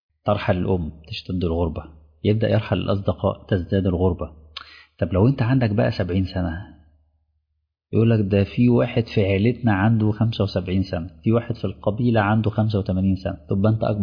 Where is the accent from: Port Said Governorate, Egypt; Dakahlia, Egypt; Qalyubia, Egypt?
Dakahlia, Egypt; Mansoura; وانا راجل من المنصوره وجاي ليا شغل اكون مدرس في الدمام،